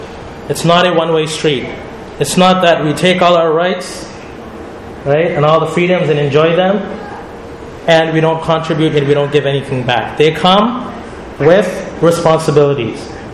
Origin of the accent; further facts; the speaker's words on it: Canada; As Canadian Muslims today, we enjoy, just like all other Canadians, a number of rights and freedoms, regardless of our faith, regardless of our ethnicity.